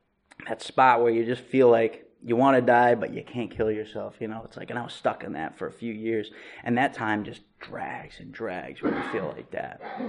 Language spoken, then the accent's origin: English; New Jersey, United States; I was raised in North Jersey, and there is nothing that I can point at in my childhood to say that this is why I'm an alcoholic.